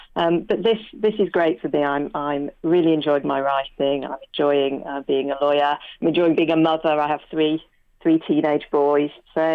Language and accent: English; Leeds, Yorkshire and the Humber, United Kingdom; I was going to talk a bit about growing up in Leeds and some of my memories.